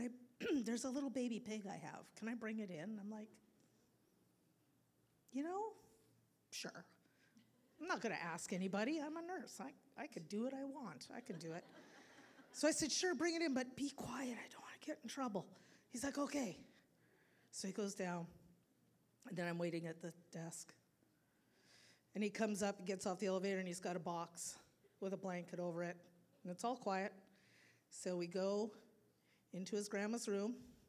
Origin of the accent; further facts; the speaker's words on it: Dauphin, Manitoba, Canada; I got my first job in my hometown of Dauphin, Manitoba, Canada.